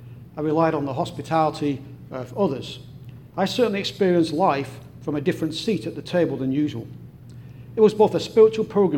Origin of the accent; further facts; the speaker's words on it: North West England, United Kingdom; walk a suspected 1,000-year-old Anglo-Saxon era pilgrimage route from Whalley Abbey to the outskirts of my hometown, stopping at ancient places of worship along the way.